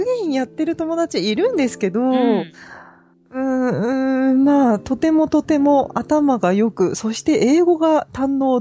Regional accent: Gifu, Japan; 確かに私の地元の岐阜県美術館も、ちょっと遠いですね。

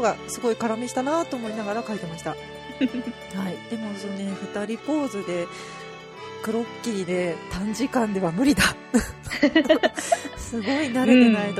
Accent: Gifu, Japan; でも、まあ、地元私は岐阜ですけれどもね

